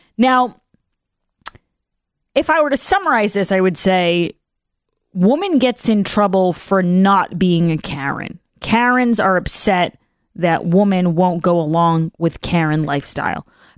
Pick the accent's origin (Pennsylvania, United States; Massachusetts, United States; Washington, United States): Massachusetts, United States; Milton; a Facebook group that's dedicated to my hometown, Milton, Massachusetts.